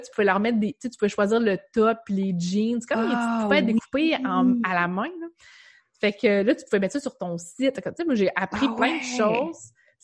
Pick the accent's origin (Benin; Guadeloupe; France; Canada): Canada; Rimouski, Quebec; moi, je suis native de Rimouski, fait que j'ai fait mon cours à Matane, je suis revenue à Rimouski.